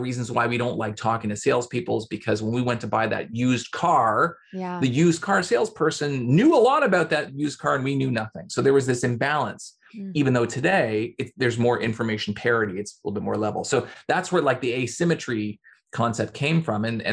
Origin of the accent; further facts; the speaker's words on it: Toronto, Ontario, Canada; I'm from Toronto, out of Toronto